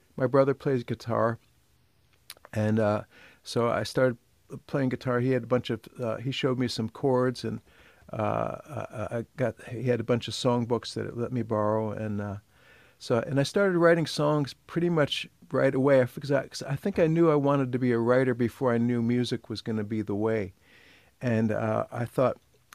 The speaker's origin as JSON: {"language": "English", "region": "New Jersey", "country": "United States", "said": "I'm from New Jersey. No, I don't talk that way. I watched too much TV when I was young. I'm from New Jersey. My mom's Italian."}